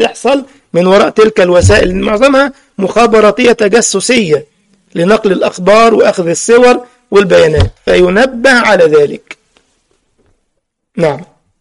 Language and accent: Arabic; Algeria; طالبات العلم عندنا في الجزائر